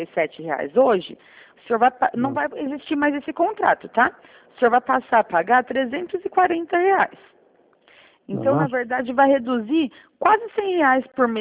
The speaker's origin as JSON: {"language": "Portuguese", "town": "São Roque", "region": "São Paulo", "country": "Brazil", "said": "Eu sou de São Roque, tá?"}